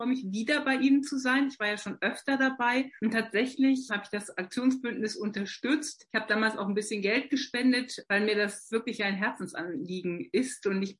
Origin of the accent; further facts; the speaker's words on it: Bremen, Germany; born there; Ich bin in Bremen geboren, komme aus einer Arbeiterfamilie.